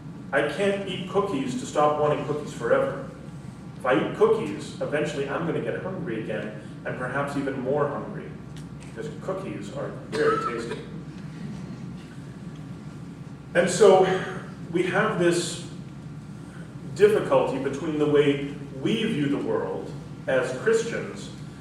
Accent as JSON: {"language": "English", "town": "Calgary", "region": "Alberta", "country": "Canada", "tie": "born or raised there", "also_born_or_lived": "Weyburn, Saskatchewan", "said": "growing up in Calgary and Weyburn, Saskatchewan, the son of Baptist parents"}